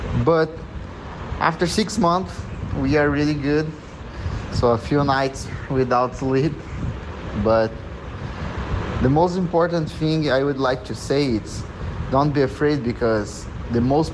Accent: Brazil; I'm from Brazil.

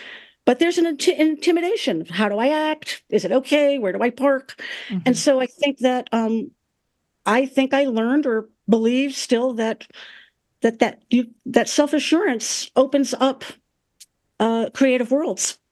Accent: New York, United States; I mean, I grew up in the New York area. I came from a family that very much valued education.

